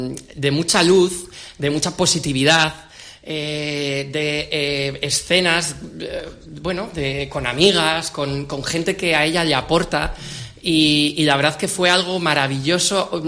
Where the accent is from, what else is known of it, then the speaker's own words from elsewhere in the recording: Castillo Siete Villas, Cantabria, Spain; en el pueblo de Castillo Siete Villas, que es mi pueblo, ahí el concierto de jazz con degustación de vinos y quesos y cerveza de Cantabria.